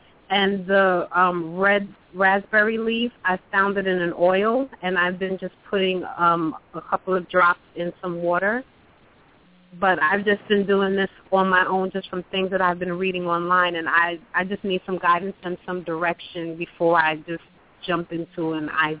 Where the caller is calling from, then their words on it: Virginia, United States; I'm a first-time caller. I'm calling from Virginia, Northern Virginia, near Washington, D.C.